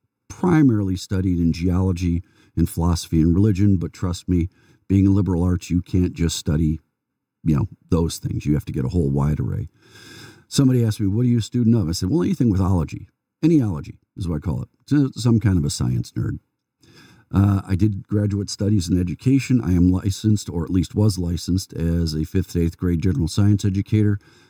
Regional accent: Detroit, Michigan, United States; I was born in the Detroit area. Yes, I did live in Detroit proper during the earliest part of my life, but we moved out to the suburbs fairly quickly.

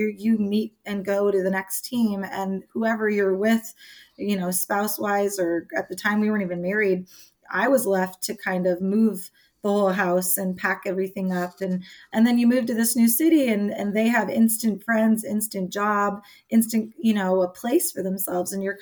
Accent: California, United States; I grew up playing soccer in the Bay Area, which is where I reside now

